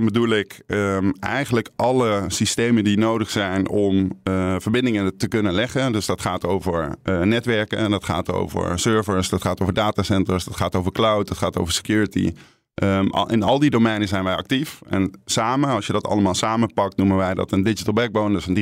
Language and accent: Dutch; Nijmegen, Gelderland, Netherlands; Ik kom zelf uit Nijmegen